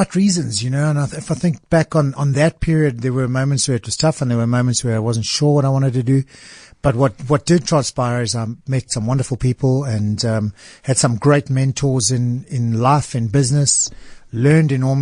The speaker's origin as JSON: {"language": "English", "town": "Cape Town", "region": "Western Cape", "country": "South Africa", "tie": "born or raised there", "said": "we grew up in Cape Town in a, you know, we were three boys and my parents in a small three bedroom house."}